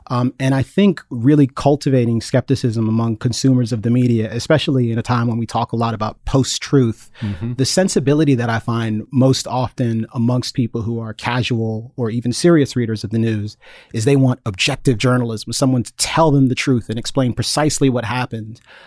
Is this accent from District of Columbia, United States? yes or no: yes; Washington, District of Columbia, United States; I grew up in Washington, D.C., in and around there. Mm-hmm. So, you know, Maryland, Virginia, close enough to the city, you call it all D.C. My family's from Jamaica, so I'm first generation American